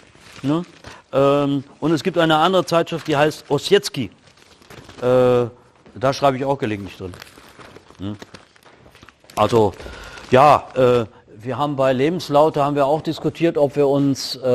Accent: Herford, North Rhine-Westphalia, Germany; Ich komme aus Herford bei Bielefeld.

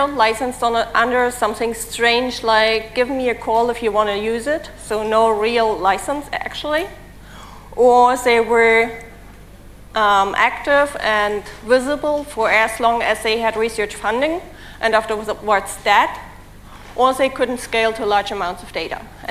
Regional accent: Berlin, Germany; English is a second language; Apart from that, I come from Berlin.

